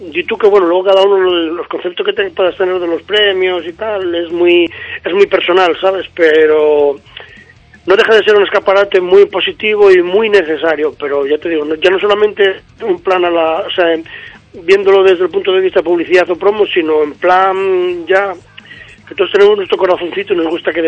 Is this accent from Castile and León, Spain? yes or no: no; Avilés, Asturias, Spain; Nosotros somos de Avilés, que bueno, ahora mismo es un cementerio industrial